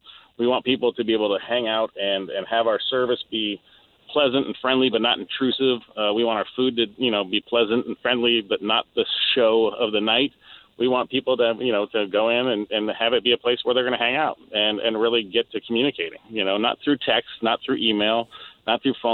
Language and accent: English; Seattle, Washington, United States; So, me being from Seattle and I grew up on Capitol Hill and I've been around Seattle, my entire life, I have a good understanding of it.